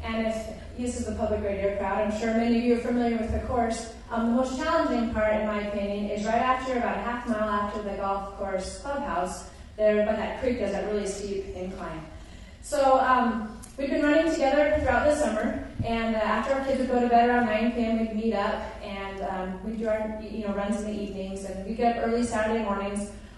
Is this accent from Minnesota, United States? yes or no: no; Anchorage, Alaska, United States; now in Kodiak, United States; I grew up with her in Anchorage.